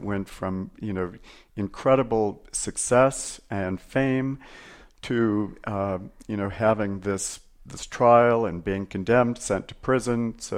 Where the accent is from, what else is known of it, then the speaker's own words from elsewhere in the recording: Santa Fe, New Mexico, United States; this is the way that I was introduced to opera when I was a kid growing up in Santa Fe and came to the youth nights many, many years ago.